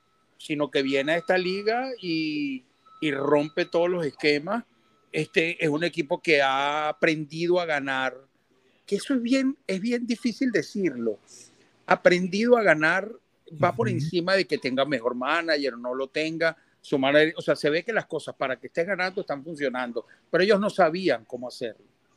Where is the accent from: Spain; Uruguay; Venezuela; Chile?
Venezuela; Y no lo digo porque soy venezolano